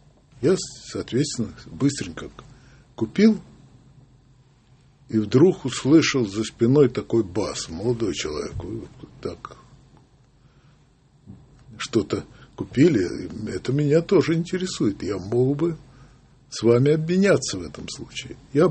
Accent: Smolensk, Smolensk Oblast, Russia; born there; Я родился в Смоленске. Войну я встречал у своей тетки в Минске 22 июня.

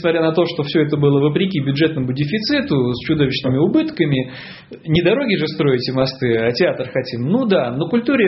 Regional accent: Saint Petersburg, Russia; вот я, как петербуржец, все Петербург, вокруг Петербурга

